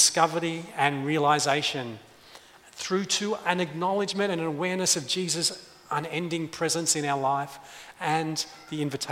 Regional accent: Sydney, New South Wales, Australia; I was born in Bankstown Hospital and lived in the Sydney suburb of Beverly Hills North.

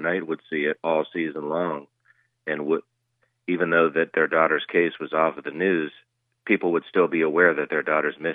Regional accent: Pittsburgh, Pennsylvania, United States; You know, my mentality, you know, I'm from Pittsburgh, and we have a different mentality from Pittsburgh.

